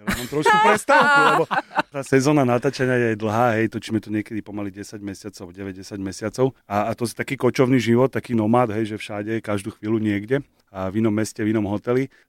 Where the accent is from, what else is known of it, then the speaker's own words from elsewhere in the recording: Špačince, Trnava Region, Slovakia; Pri Trnave, jedna taká malá dedina, volá sa Špačince.